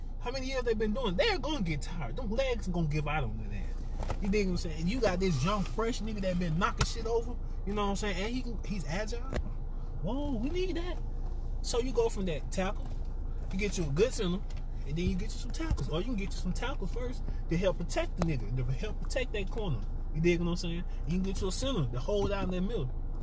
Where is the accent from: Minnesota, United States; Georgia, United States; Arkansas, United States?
Georgia, United States; I'm from Georgia, but I've never been a Hawks fan.